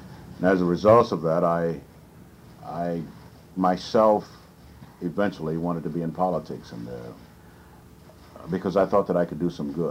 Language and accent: English; the South, United States; I, being a Southerner, I felt that this is progress.